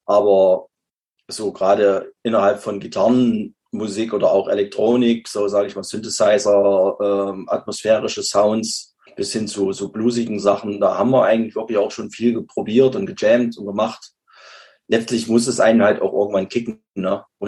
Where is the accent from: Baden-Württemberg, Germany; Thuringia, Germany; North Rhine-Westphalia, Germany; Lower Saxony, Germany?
Thuringia, Germany; Apolda; wir stammen ja alle aus Apolda, also Kleinstadt in Thüringen, Nachbarstadt von Weimar